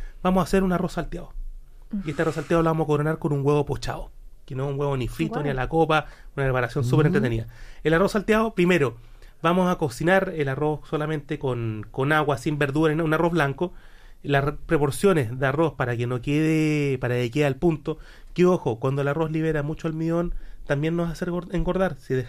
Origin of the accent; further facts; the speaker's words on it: Chile; los chilenos somos gozadores, igual somos buenos para comer.